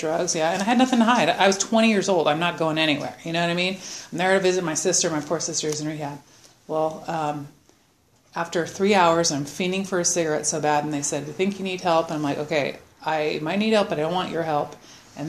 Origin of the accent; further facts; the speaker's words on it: Newport Beach, California, United States; I was born in here in California, but I was raised in Orange County in Newport Beach, California